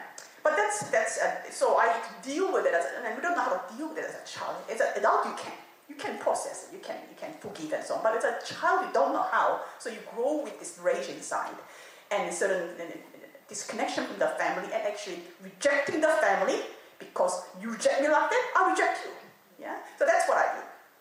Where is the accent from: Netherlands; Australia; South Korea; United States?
South Korea; accent: Korean; It's my ancient Korean accent. I can never get rid of it.